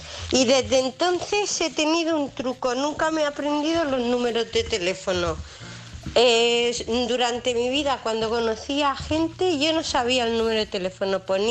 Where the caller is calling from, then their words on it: United Kingdom; os llamo de aquí desde el Reino Unido.